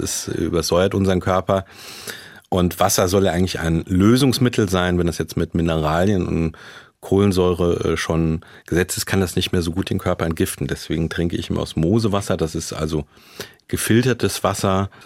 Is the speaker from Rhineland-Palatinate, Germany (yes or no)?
yes; Rhineland-Palatinate, Germany; also born or lived in Bonn / Hamburg; Ich habe ja nach meinem Abitur in Bonn studiert, habe dann mal in Hamburg gelebt. Westerwald, das ist meine Heimat, da habe ich alles, kenne alles, da bin ich drauf konditioniert.